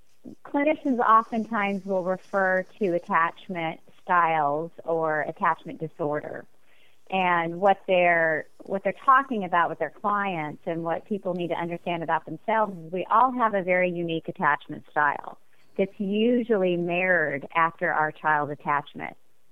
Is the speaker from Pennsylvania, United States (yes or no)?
no; West Virginia, United States; I'm originally from West Virginia. That's why I have the double name.